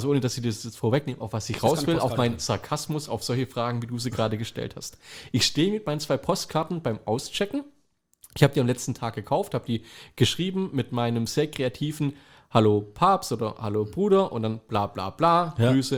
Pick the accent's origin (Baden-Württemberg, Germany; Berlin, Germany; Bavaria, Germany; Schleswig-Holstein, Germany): Schleswig-Holstein, Germany; Kiel; Das ist das, womit wir in Anführungsstrichen in Kiel groß geworden sind.